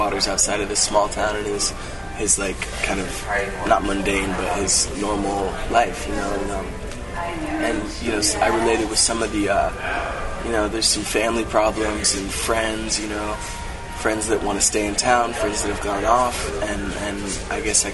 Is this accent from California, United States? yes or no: yes; California, United States; it takes place in East Texas, and I'm from Northern California.